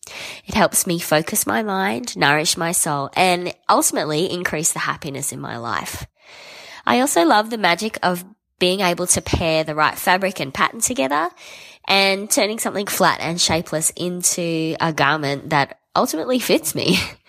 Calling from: Brisbane, Queensland, Australia; I'm calling from Brisbane, Australia.

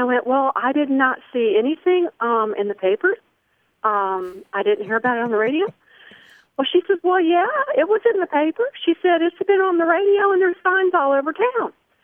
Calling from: Tennessee, United States; also born or lived in Florida; Well, I moved here from Florida about 13 years ago, and I live in East Tennessee, which is a beautiful area, and it is considered Appalachia.

